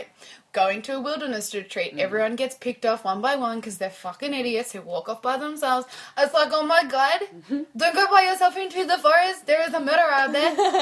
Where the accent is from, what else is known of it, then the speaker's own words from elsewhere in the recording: Australia; I'm going to say lolly, because I'm Australian.